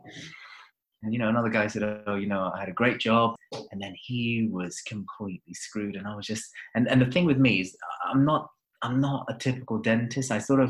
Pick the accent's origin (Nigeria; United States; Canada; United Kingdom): United Kingdom; London; So I mean, I'm from London